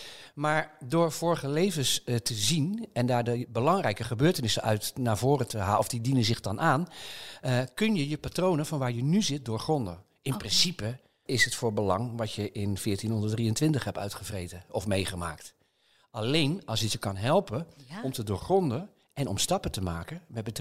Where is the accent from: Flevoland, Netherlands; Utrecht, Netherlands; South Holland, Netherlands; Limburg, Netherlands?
South Holland, Netherlands; Hoogmade; also born or lived in Leiden; Wij woonden toen in Hoogmade. Dat ligt er vlakbij. Waar mijn vader in 1958 een aanstelling als schoolmeester had aangenomen.